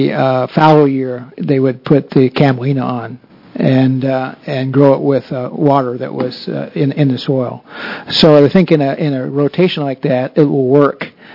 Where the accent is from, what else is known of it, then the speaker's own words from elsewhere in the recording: Iowa, United States; It's not that we got all this land and water out there and we can go create a new corn industry like my home state of Iowa.